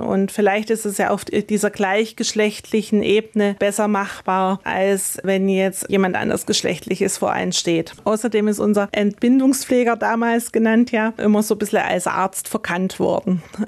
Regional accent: East Germany, Germany; habe aber in DDR-Zeiten nicht so ohne weiteres mein Abitur machen können

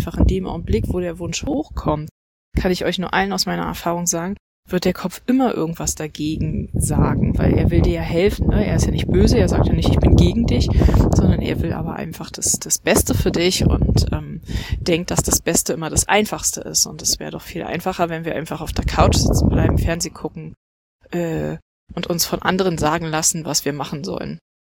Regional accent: Berlin-Brandenburg, Germany; wir kommen ja alle so aus Berlin-Brandenburg die Ecke.

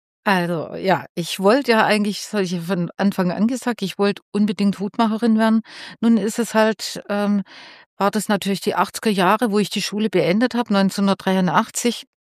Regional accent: Herrenberg, Baden-Württemberg, Germany; born there; Ich komme gebürtig aus Herrenberg.

